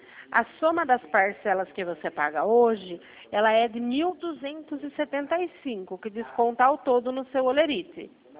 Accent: Brazil; Mas eu posso tentar, porque eu sou brasileira, né?

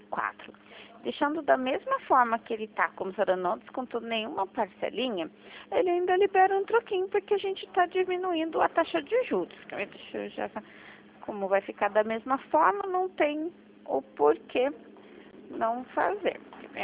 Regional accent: São José dos Campos, São Paulo, Brazil; eu sou de São José dos Campos

